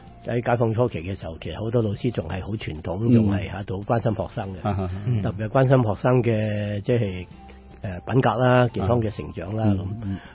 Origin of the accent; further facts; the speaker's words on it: Guangzhou, Guangdong, China; moved away as an adult; now in Hong Kong; 係啊，我廣州人。